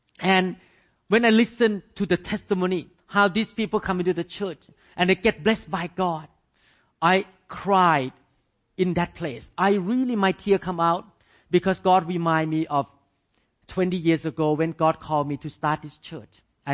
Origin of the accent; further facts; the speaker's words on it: Thailand; English is a second language; Many of you did not grow up in the country that you have a king. I grew up in Thailand and we have a king.